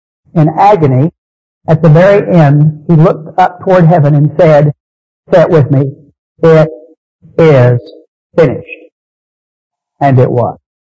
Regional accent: Texas, United States; I happened to be a Baptist for no other reason because I'm from Texas. Y'all, it's hard to be in Texas and not least be a Baptist or a Methodist, all right?

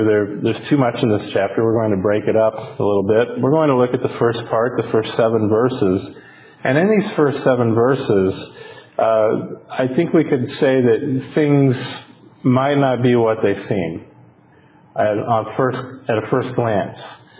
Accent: Tampa, Florida, United States; Well, where I grew up in Tampa, or near Tampa anyway

